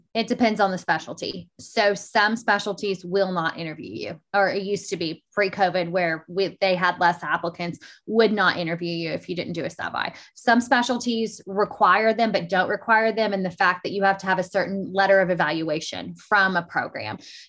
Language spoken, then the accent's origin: English; Arkansas, United States; And remember, I'm from Arkansas, right?